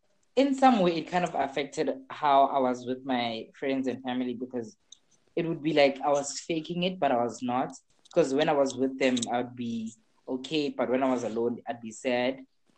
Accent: South Africa; I'm from South Africa. I'm a final year student at the University of Johannesburg, which is located in South Africa. I'm a homosexual man.

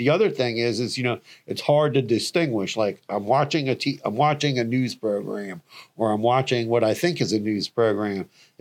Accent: Florida, United States; I mean, growing up in South Florida, you had the Miami News, the Miami Herald, you had the Sun Sentinel.

